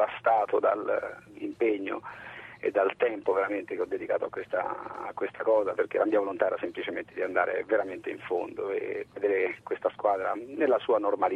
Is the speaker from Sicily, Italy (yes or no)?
no; Siena, Tuscany, Italy; moved away; Io vengo da Siena, me ne sono andato per fare il mio lavoro in posti semplicemente, sì, sicuramente più difficili dal punto di vista imprenditoriale da percorrere